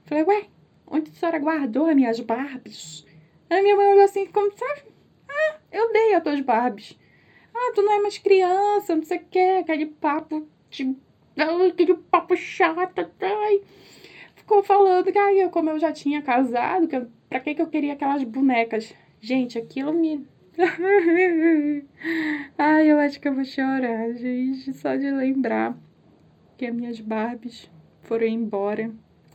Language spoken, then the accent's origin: Portuguese; Tabatinga, Amazonas, Brazil; now in Manaus, Brazil; nos mudamos, eu e minha mãe, nós viemos para Manaus. Nós saímos de Tabatinga aqui em 2002, no final de 2002, e viemos, né, para Manaus, nos mudamos.